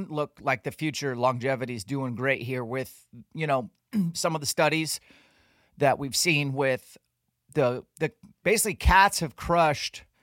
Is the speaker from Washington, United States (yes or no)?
yes; Washington, United States; So we're talking to a guy who's basically a farmer in my home state of Washington